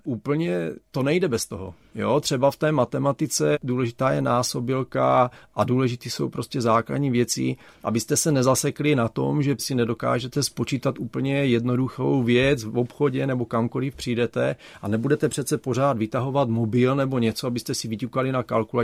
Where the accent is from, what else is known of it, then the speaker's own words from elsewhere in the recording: Měrovice, Olomouc Region, Czechia; já jsem z Měrovic, ale to je 2 kilometry vesnice, takže hned vedle.